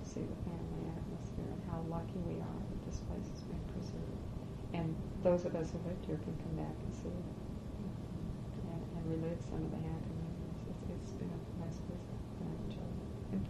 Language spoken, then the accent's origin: English; Holden, Washington, United States; also born or lived in Marysville; But when people ask me where I grew up, there's no question in my mind that I grew up in Holden.